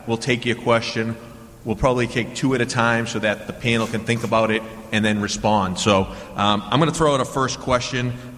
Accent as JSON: {"language": "English", "town": "Somerville", "region": "Massachusetts", "country": "United States", "tie": "born or raised there", "said": "I grew up in Somerville, which is equivalent to South Boston and very similar experience."}